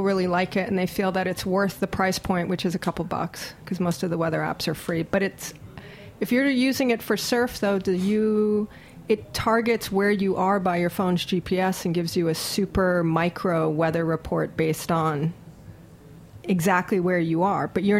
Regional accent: Hawaii, United States; I'm actually born and raised in Hawaii, and he was a voracious surfer.

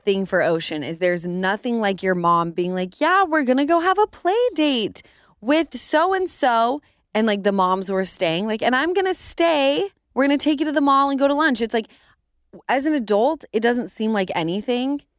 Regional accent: Utah, United States; I can say whatever I want about any of these places because I'm from Utah.

